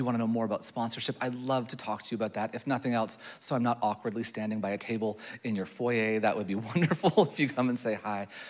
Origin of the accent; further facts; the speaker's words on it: Ontario, Canada; Even though I'm from Ontario, right? We're the worst.